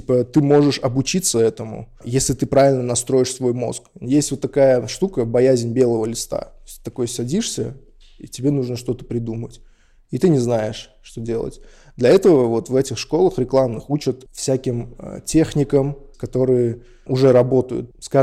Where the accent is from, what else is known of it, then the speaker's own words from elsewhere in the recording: Tashkent, Uzbekistan; now in Moscow, Russia; Еще накладывалось то, что я из Ташкента, я единственный узбек. Я вообще же переехал в Москву впервые для своей жизни.